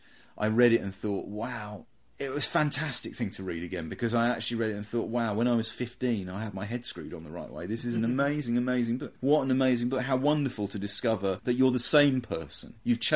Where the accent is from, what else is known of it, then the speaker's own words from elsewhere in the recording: Croydon, London, United Kingdom; I grew up near Croydon. I grew up in quite a conservative household, in all senses of the word.